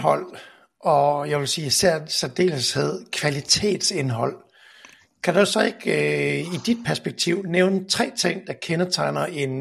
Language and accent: Danish; Jutland, Denmark; now in Copenhagen, Denmark; nu er jeg jo selv jyde, men har alligevel boet i København i en del år.